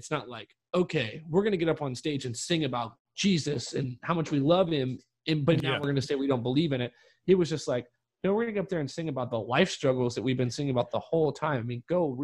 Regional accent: North Carolina, United States; growing up in North Carolina, it was just kind of like a cultural lifestyle that I saw

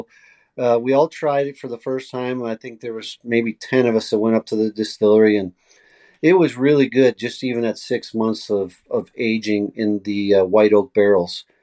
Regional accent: Canada; Our rye whiskey is quite different than what we grew up on here in Canada.

